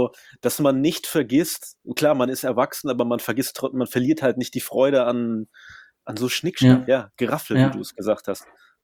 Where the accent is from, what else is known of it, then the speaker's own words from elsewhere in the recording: Germany; Ich bin ja immerhin in Deutschland aufgewachsen.